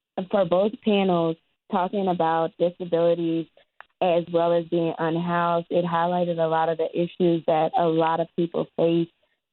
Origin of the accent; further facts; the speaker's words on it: Louisiana, United States; I'm from Louisiana and live right on Cancer Alley in Baton Rouge.